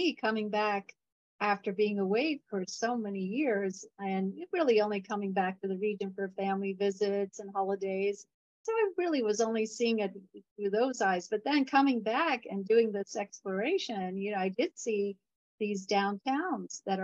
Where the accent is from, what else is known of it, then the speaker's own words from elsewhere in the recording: Ohio, United States; moved away as an adult; also born or lived in New York / Silicon Valley / China; I saw it from my own eyes in growing up in Ohio and then going to New York and then going to Silicon Valley and going to China.